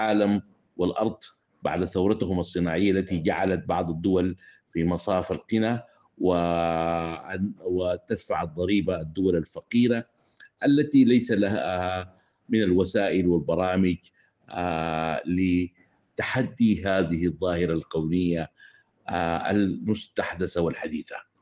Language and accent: Arabic; Sudan; قضايا تهم بلادنا السودان،